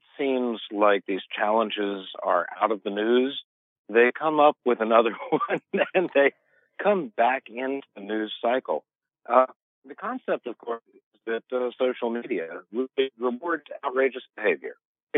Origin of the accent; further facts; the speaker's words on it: Memphis, Tennessee, United States; In Memphis, Tennessee, which is my hometown